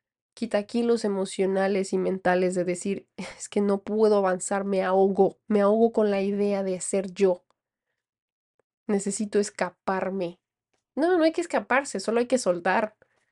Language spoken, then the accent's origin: Spanish; Aguascalientes, Mexico; También yo antes criticaba a gente que se quedó en Aguascalientes, de donde yo soy.